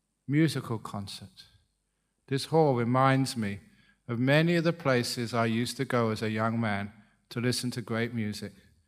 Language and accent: English; London, United Kingdom; Remember, growing up in London, you saw so many amazing musicians.